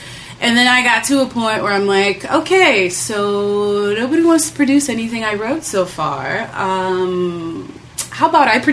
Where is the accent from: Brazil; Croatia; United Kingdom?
Brazil; now in United States; I'm originally from Brazil, born and raised. I moved here 17 years ago.